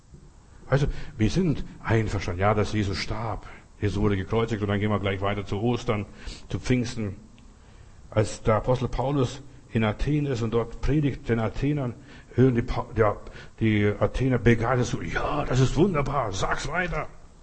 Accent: Klaipėda, Klaipėda County, Lithuania; also born or lived in East Prussia; das ist so wie bei uns in Ostpreußen, in Memel, so wo Kreuzotterzuchtgebiet war.

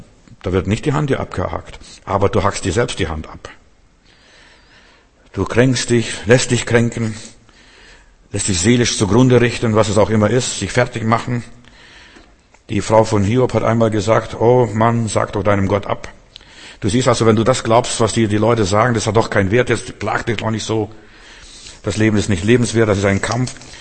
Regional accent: Klaipėda, Klaipėda County, Lithuania; Bei uns zu Hause, wo ich herkomme, aus Litauen, Memel, mein Urgroßvater, der hatte, wir waren einfache Leute.

